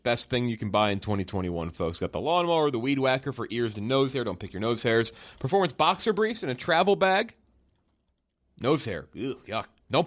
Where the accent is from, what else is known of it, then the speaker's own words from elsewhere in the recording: Cedar Park, Texas, United States; There's long been a rumor in my hometown of Cedar Park, Texas